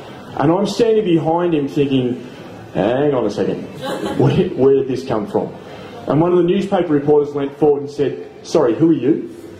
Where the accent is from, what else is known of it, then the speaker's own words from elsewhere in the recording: Australia; accent: Australian; one of them paid me out for my Aussie accent